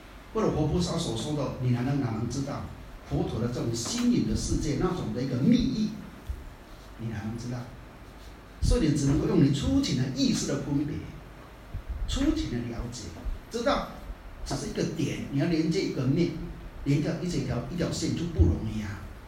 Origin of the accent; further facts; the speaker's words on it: Taiwan; 这是我们台湾人讲啊。